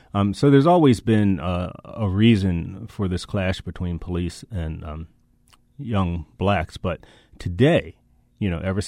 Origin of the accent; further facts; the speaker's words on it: Baltimore, Maryland, United States; I think I was talking about when I was growing up in Baltimore City, the clash was different.